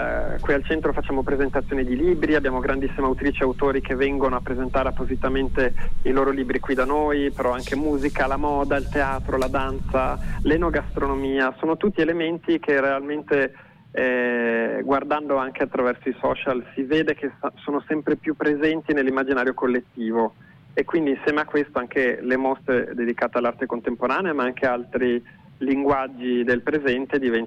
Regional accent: Veneto, Italy; io sono veneto e dico sempre: non c'è un posto così in Veneto

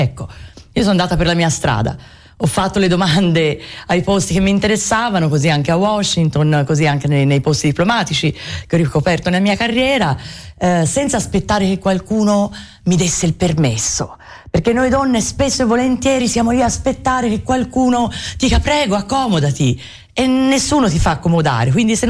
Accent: Florence, Tuscany, Italy; E sono fiorentina d'Oltrarno

